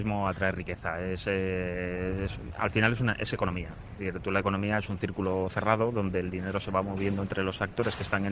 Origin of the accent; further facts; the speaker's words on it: Valencian Community, Spain; todo lo que es nuestra cultura como valencianos hace que sea un atractivo turístico